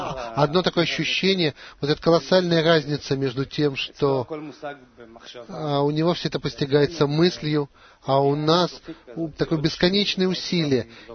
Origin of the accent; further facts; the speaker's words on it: Petah Tikva, Central District, Israel; Я из Петахтиквы.